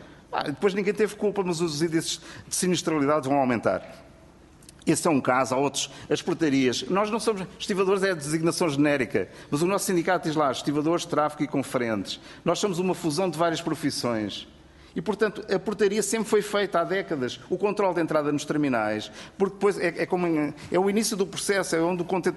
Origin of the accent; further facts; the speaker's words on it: Portugal; mas nós somos portugueses e portanto as profissões são conhecidas em português